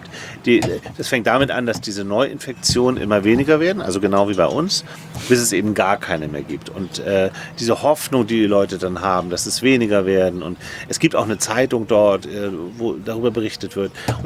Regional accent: Hamburg, Germany; ich bin in Hamburg aufgewachsen.

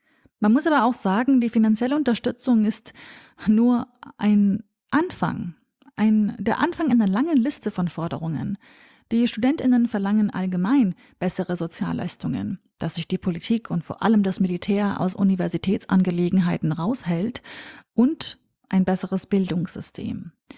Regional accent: Sulaymaniyah, Sulaymaniyah Governorate, Iraq; Es handelt sich hier natürlich auch um meine Heimatregion, meine Heimatstadt Slimani.

